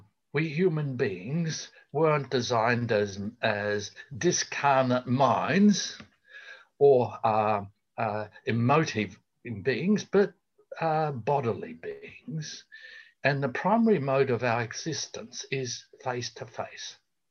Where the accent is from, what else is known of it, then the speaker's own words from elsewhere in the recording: Australia; But I'm also coming from Australia